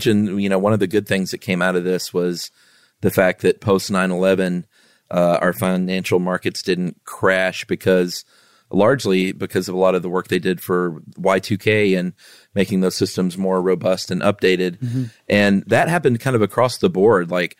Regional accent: Lowell, Massachusetts, United States; I'm from Lowell, Massachusetts, where they claim the Industrial Revolution was born.

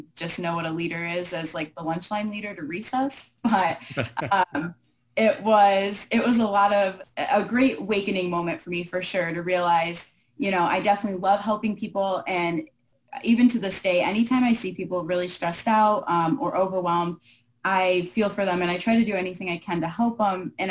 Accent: New Baltimore, Michigan, United States; So I am born and raised in Michigan. I come from a small town called New Baltimore. Not a lot of people know where that's from.

